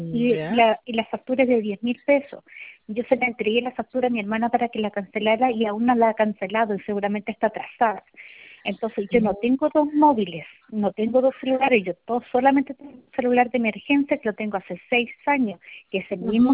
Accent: Chile; yo soy castellana, chilena castellana

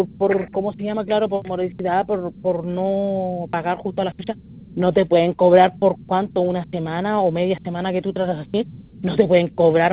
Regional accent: Pozo Almonte, Tarapacá, Chile; yo soy de Pozo Almonte, yo bajé a Iquique.

